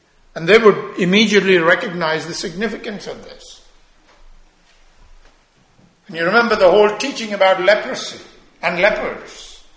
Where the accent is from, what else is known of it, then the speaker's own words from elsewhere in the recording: India; Growing up in India, I don't know how it is now, but there are large colonies of lepers.